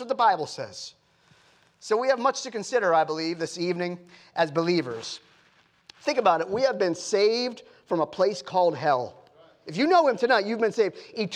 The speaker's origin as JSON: {"language": "English", "country": "United States", "said": "I'm a pastor, I'm a Christian first, but I'm also an American."}